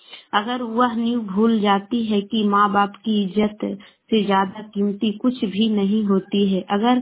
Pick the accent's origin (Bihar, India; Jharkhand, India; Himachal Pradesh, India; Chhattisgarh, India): Bihar, India; मैं गोवासा से गोरा से बोल रही हूँ। मैं पटना जिला के रहने वाली हूँ।